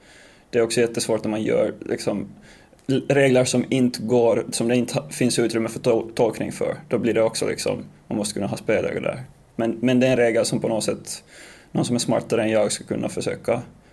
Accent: Finland; now in Stockholm, Sweden; Sambo i Stockholm, och sen hemma i Finland har jag tre syskon och föräldrarna.

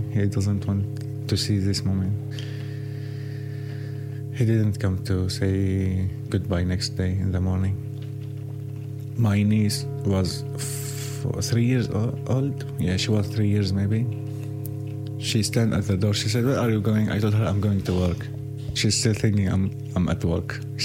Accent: Syria; English is a second language; now in London, United Kingdom; The adult tell them I'm a refugee. Sometimes I don't tell them I'm from Syria.

